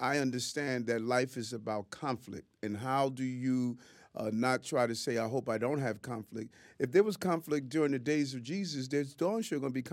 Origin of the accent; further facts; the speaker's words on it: Queens, New York, United States; growing up in South Jamaica, Queens, dyslexic